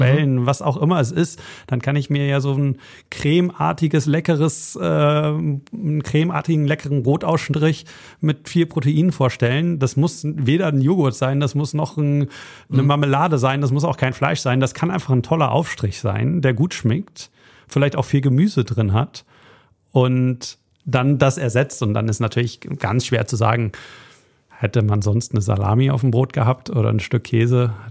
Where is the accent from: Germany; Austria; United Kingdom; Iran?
Germany; Kate ist Holländerin, Luisa ist Portugiesin, ich bin Deutscher.